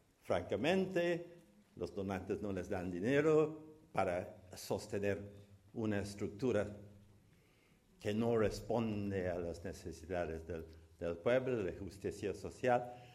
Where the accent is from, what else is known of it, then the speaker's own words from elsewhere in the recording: Guyana; now in Mexico; yo soy de la Guyana y vivo en México, después mexicana.